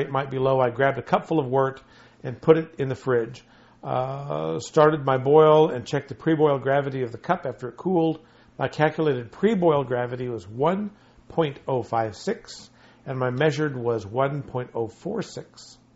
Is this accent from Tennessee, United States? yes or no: no; Colorado Springs, Colorado, United States; My hometown.